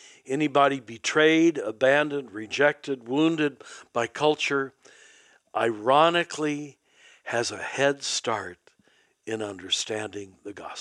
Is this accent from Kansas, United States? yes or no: yes; Kansas, United States; I wasn't. I was raised in Kansas.